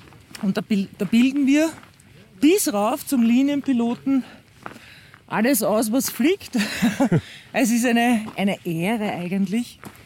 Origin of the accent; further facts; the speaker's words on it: Vienna, Austria; ich als Kind auf der Schaukel gesessen bin, bei mir im sehr großen Spielplatz, und da ist die Einflugschneise. Wenn, also im 16. Bezirk in Otterkring